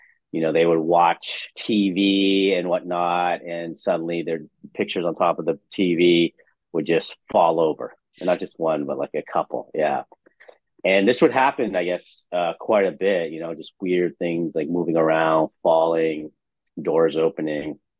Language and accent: English; New Hampshire, United States; No, they're actually, I grew up in New Hampshire.